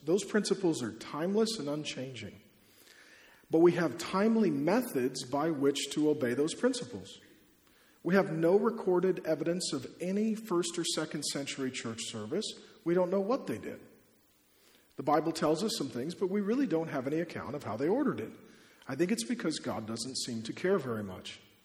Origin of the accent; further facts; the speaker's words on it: Seattle, Washington, United States; I grew up in Seattle as a non-Christian. I grew up in a rough part of town.